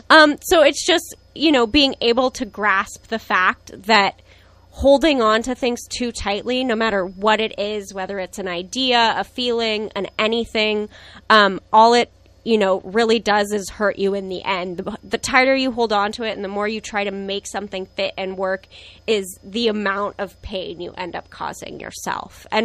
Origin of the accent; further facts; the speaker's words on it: El Cerrito, California, United States; also born or lived in Oakland; now in Fairfax, United States; You know, I was born in Oakland, that area, East Bay, grew up until about until grade school in El Cerrito. So we spent a lot of time in Berkeley.